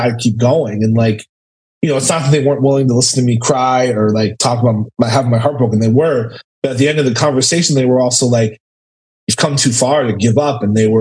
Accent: Holyoke, Massachusetts, United States; You know, I grew up in New England. I grew up in Holyoke, Mass, and I love it. And I'm proud of being from there.

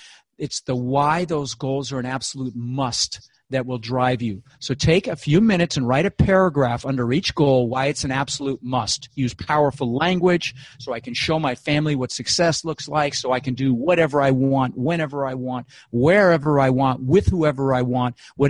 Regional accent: Denver, Colorado, United States; And I grew up in Denver, as I said, and I had pictures of palm trees, got to visit Hawaii once or twice.

